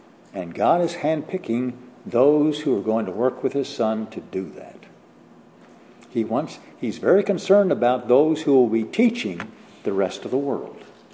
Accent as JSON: {"language": "English", "region": "Illinois", "country": "United States", "tie": "born or raised there", "said": "because I grew up in Illinois, back in a small town of 800 people. Small, rural community."}